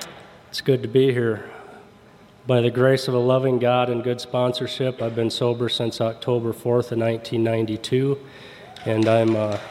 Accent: Cedar Rapids, Iowa, United States; I'm from Cedar Rapids, Iowa.

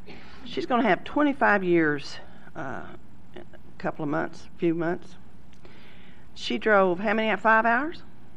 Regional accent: Texas, United States; now in California, United States; I sleep out in California, but I'm sure from Texas. I want you to know.

